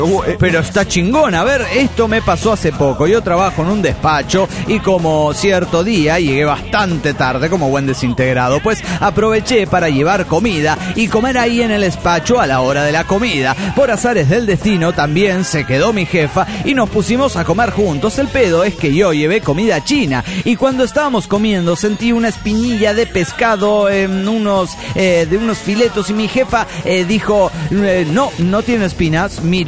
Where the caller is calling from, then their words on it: Potosí, Bolivia; de Potosí, Bolivia.